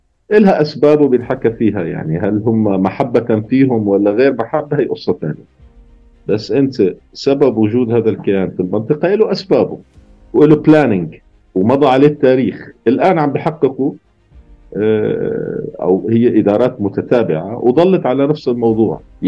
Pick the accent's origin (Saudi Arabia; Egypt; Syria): Syria; also born or lived in Kuwait; وإحنا من مواليد الكويت أساسا، وخرجنا من الكويت نتيجة الأوضاع اللي صارت في الكويت وغزو الكويت والقصة اللي صارت في الخليج. ضلينا في سوريا إلى ما شاء الله لسنة 2012،